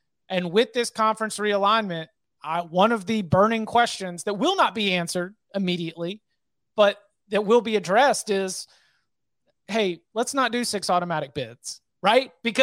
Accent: North Carolina, United States; born there; I'm based in North Carolina. I was born in North Carolina.

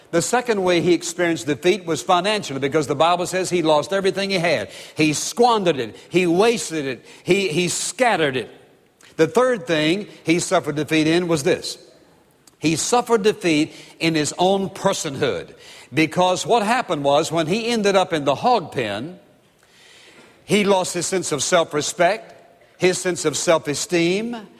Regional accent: Virginia, United States; because I grew up in Virginia, and my hometown where I lived was just always a mile or two out in the country to where the farms were.

